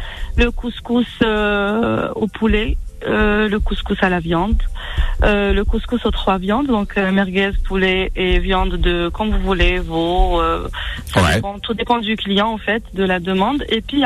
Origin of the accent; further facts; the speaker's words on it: Algiers, Algiers Province, Algeria; kabyle, donc je vais en Kabylie souvent. Je partais souvent en Kabylie, surtout pendant les vacances et tout. Et j'ai grandi à Alger, donc je cuisine beaucoup algérois aussi. Ensuite, je me suis mariée à Annaba.